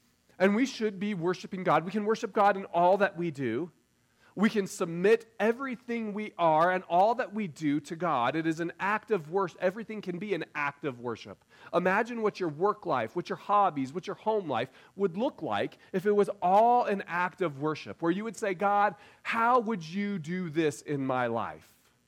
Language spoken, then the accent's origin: English; Denver, Colorado, United States; And in fact, growing up in Denver, it was really easy to do the same thing.